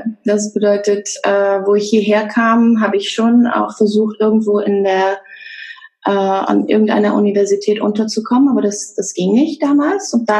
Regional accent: northern Italy, Italy; also born or lived in Switzerland; Allerdings, wir sind beide in der Schweiz geboren. Das war gerade so kurz über die Grenze und dann wieder zurück nach der Geburt. Aber wir sind eben in Norditalien aufgewachsen, sind dort in eine europäische Schule gegangen. in der deutschen Sektion

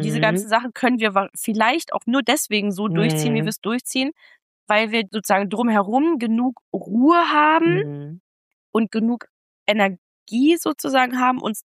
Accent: Germany; Wir sind ja Deutsche.

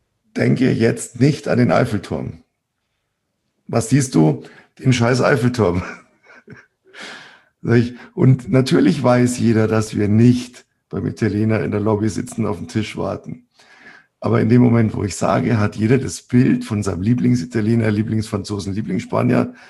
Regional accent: Bavaria, Germany; ich bin aus Süddeutschland, aus Bayern, wir kennen sowas nicht.

